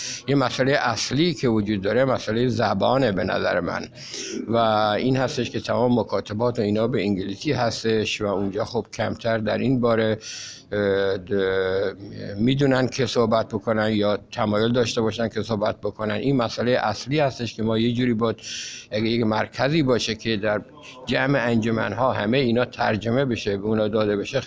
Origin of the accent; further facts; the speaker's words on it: Iran; now in Seattle, United States; ساکن ایالت واشنگتن سیاتل، اصلم از ایران. به خدمتتون عرض کنم که الان 46 ساله که خارج از ایران هستم